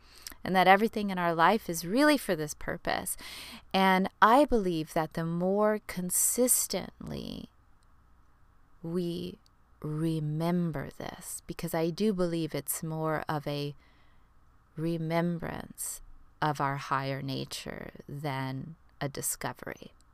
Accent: Texas, United States; moved away as an adult; also born or lived in Los Angeles; And in 2013, I moved from Texas, where I grew up, to LA to obviously be in the epicenter of that industry.

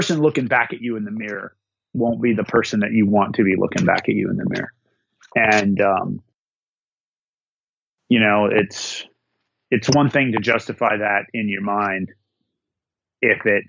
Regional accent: Minnesota, United States; spending a few days up in the North Woods, my home state of Minnesota, and taking in a Gopher football game this weekend

